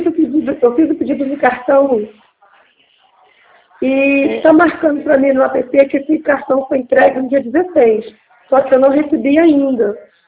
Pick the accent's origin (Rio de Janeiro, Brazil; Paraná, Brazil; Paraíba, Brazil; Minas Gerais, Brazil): Rio de Janeiro, Brazil; Petrópolis; Eu sou de Petrópolis, estado